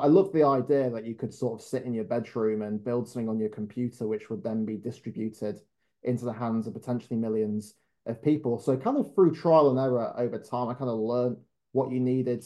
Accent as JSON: {"language": "English", "town": "Morley", "region": "Yorkshire and the Humber", "country": "United Kingdom", "tie": "born or raised there", "said": "growing up in Morley in West Yorkshire, like that wasn't something that was necessarily encouraged or understood."}